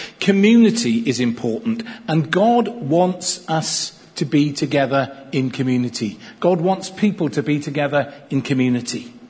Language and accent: English; Crosskeys, Wales, United Kingdom; So I grew up in South Wales, as you know, in a little mining village called Cross Skeet. It's about 7 miles north of Newport. And it's a pretty typical valleys village, lots of terraced houses.